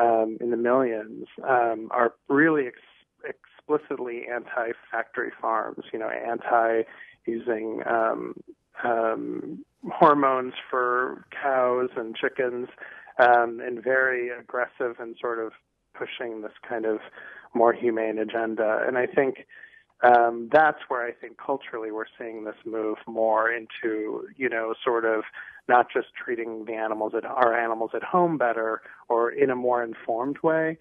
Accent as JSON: {"language": "English", "region": "Indiana", "country": "United States", "tie": "born or raised there", "said": "I think in Wisconsin, certainly where I'm from, I grew up in Indiana."}